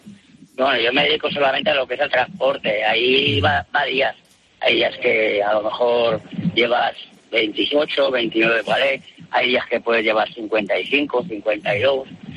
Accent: Barcelona, Catalonia, Spain; Yo soy de Barcelona.

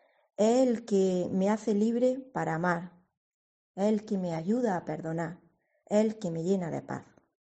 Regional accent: Huércal-Overa, Andalusia, Spain; soy de Huercalovera.

